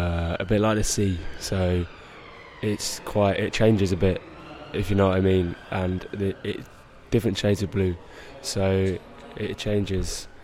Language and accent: English; Bromley, London, United Kingdom; Yeah, I'm originally from South London in Bromley, but I live in Poplar now, just down the road.